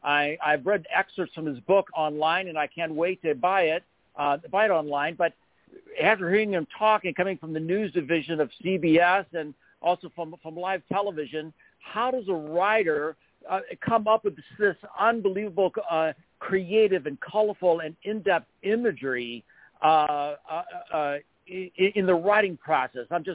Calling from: Midwest, United States; I'm calling from the Midwest.

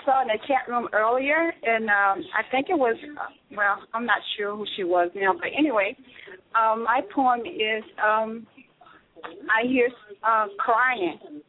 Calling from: Texas, United States; And I'm calling from Texas.

